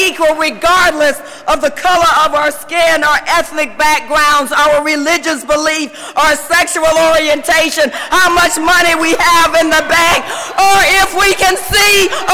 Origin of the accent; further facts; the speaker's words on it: Jacksonville, Florida, United States; I grew up in Jacksonville, Florida. I've been in Florida all of my life, and in Duval County in the house.